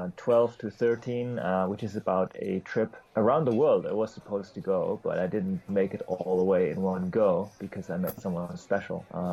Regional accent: eastern Germany, Germany; I grew up in Eastern Germany, which made it really nearly impossible to travel any place, really.

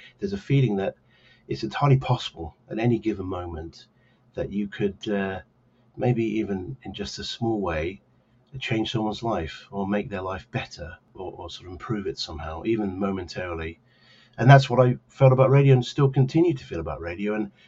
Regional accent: Cambridge, East of England, United Kingdom; Growing up in Cambridge, the biggest hospital we had was Addenbrooke's Hospital

